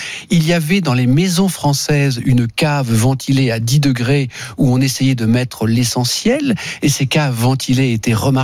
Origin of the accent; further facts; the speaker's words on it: Lugano, Ticino, Switzerland; je suis d'ailleurs de Lugano-Locarno, dans le Tessin suisse.